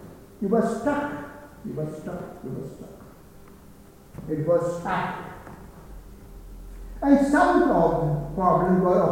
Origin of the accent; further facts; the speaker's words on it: India; As you all know by now, surely, that I come from India.